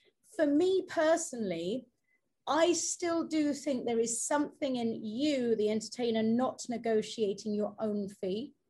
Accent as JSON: {"language": "English", "country": "United Kingdom", "said": "if we say that over here as a British person to British clients, they go, what a twat, and put the phone down. So we're a different sort of person over here"}